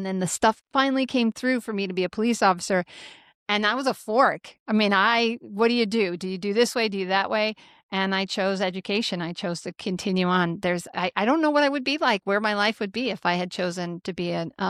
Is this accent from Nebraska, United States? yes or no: yes; Grand Island, Nebraska, United States; I was born and raised in Grand Island, Nebraska.